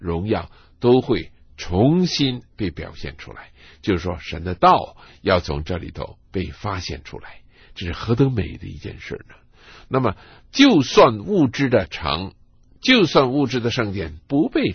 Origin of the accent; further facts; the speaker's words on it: China; 我们今天在我们中国人心目当中最重要的一个城呢，恐怕就是北京